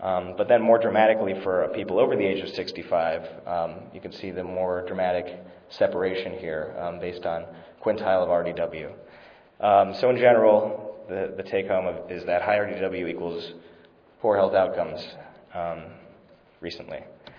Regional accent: San Francisco, California, United States; And I'm born and raised in San Francisco

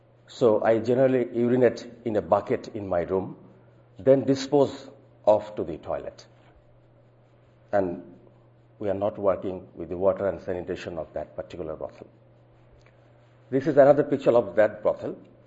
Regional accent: Bangladesh; As you see that, you know, I'm from Bangladesh. It's a lovely country with a lot of story of success and as well as failure.

